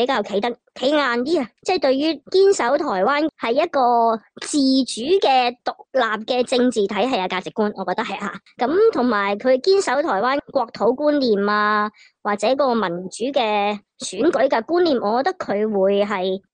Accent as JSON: {"language": "Chinese", "country": "Hong Kong", "said": "那你作为香港人就是我们躺平咯，当然很羡慕台湾人可以这样"}